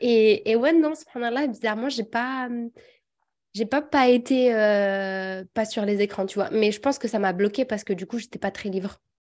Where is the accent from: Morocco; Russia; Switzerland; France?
Morocco; Ouarzazate, Drâa-Tafilalet; Alors, moi, je suis de Ouarzazate, je suis un peu plus loin, mais on a une maison à Ouarzazate